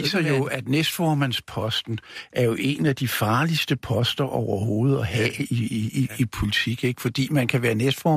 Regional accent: Capital Region of Denmark, Denmark; jeg kommer jo fra Københavns Vestegn, har boet derude et 50 år efterhånden

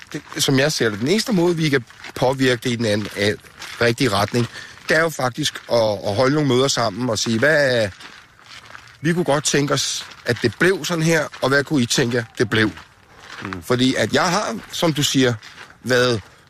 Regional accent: Copenhagen, Capital Region of Denmark, Denmark; Da jeg voksede op i Sydhavnen

